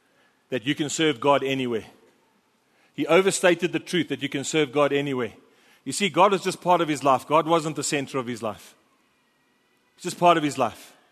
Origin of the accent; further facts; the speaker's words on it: England, United Kingdom; one, because I'm English, and two